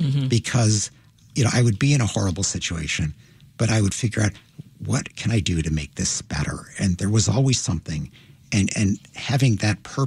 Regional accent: Deerfield, United States; growing up in Deerfield didn't push me in an international direction, but my father's experience did.

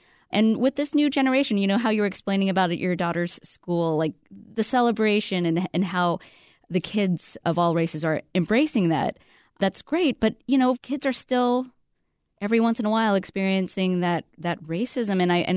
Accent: Alabama, United States; I grew up in Alabama, and I also experienced what you did

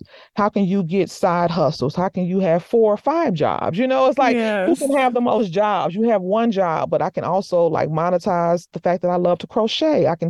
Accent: United States; I lived in Morocco for a year when I was in my 20s. And me as an American walking over there

